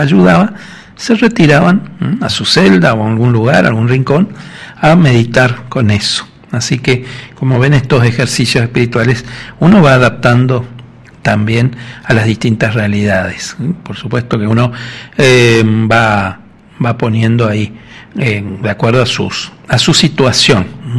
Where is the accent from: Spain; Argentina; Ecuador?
Argentina; Tucumán; de Tucumán.